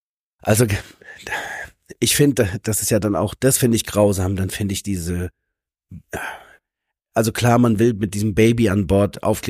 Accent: Germany; ich als Deutscher habe ja einfach eher keine gute, positive Connection zu meinen eigenen, zu meiner Landesfahne

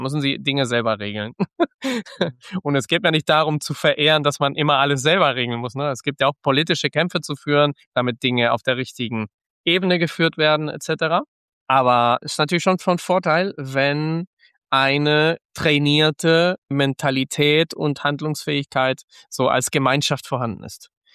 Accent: Canary Islands, Spain; Ich komme ja aus den Kanaren, da komme ich aus einer sehr ländlichen Gegend, aber man ist ja in 20 Minuten auch im Ballungszentrum.

